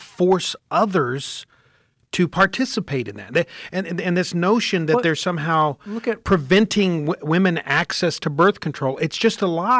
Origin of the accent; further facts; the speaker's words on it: Colorado, United States; who is just an utter disgrace to my home state of Colorado.